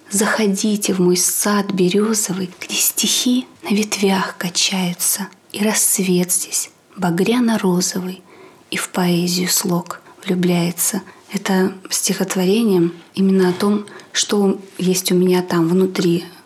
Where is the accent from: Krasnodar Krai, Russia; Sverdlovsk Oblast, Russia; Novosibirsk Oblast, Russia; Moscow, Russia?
Novosibirsk Oblast, Russia; Reshoty; Я вообще из Качковский район, село Решоты. Детство свое я проводила со своей бабушкой.